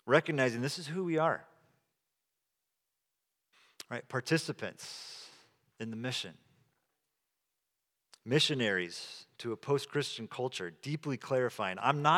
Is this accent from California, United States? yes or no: yes; Salinas, California, United States; We're both from Salinas, California, very divided community. Amy's from one side, I'm from the other side.